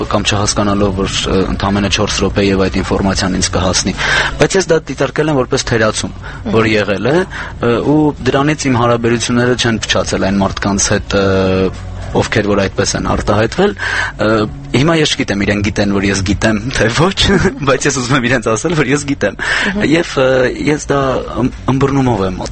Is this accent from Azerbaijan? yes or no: no; Vardenik, Gegharkunik, Armenia; Ես Վարդենիկից եմ, Մարտունու շրջանի Վարդենիկ գյուղից